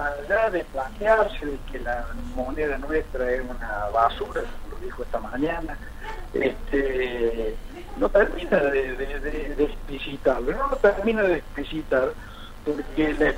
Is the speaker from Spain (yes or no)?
no; Argentina